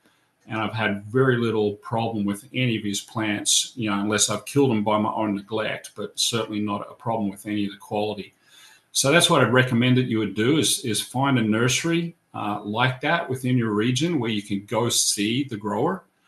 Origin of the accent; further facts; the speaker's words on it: Adrian, Michigan, United States; right in my hometown here in Adrian, Michigan.